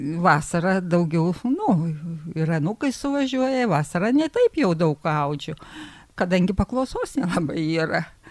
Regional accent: Labanoras, Utena County, Lithuania; Aš esu iš Labanoro parapijos.

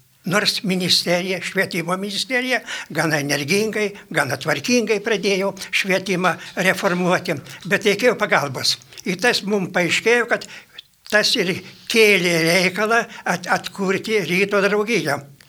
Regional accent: Samogitia, Lithuania; aš esu lietuvis iš Žemaitijos, nemoku rusų kalbos ir todėl galiu rašyti tik lietuviškai.

